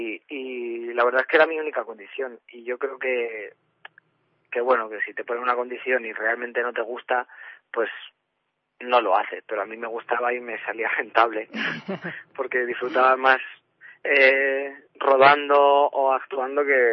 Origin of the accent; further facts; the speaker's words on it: Fuenlabrada, Community of Madrid, Spain; Muchísimos, pero sí, hasta hace nada estaba correteando por allí.